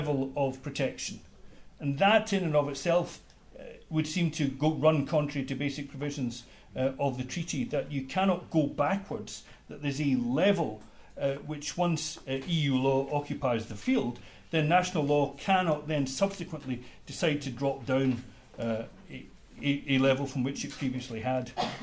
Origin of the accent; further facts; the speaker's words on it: United Kingdom; because I come from the United Kingdom